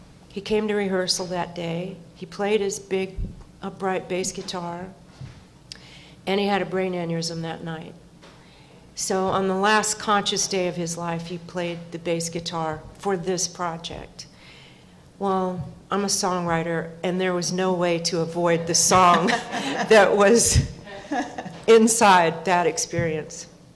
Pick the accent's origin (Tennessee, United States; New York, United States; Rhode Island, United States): Tennessee, United States; Memphis; born there; the fact that I was born in Memphis, the fact that my father came from here, my grandparents were cotton farmers